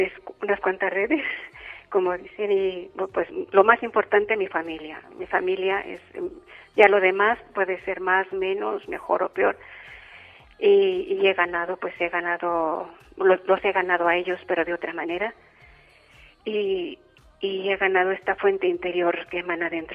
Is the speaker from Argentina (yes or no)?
no; Mexico; Yo soy mexicana, provengo de una familia cristiana. Fuimos una familia de 4 hermanos, 4 mujeres y 4 hombres, de 8.